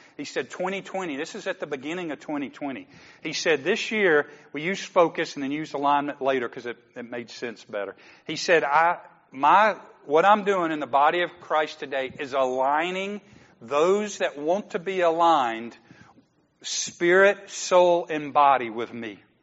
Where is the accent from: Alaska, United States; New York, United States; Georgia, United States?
Georgia, United States; Atlanta; now in Dalton, United States; from a city of 500,000 to a city of 100,000 that I hardly even knew where Dalton was, even though I grew up in Atlanta.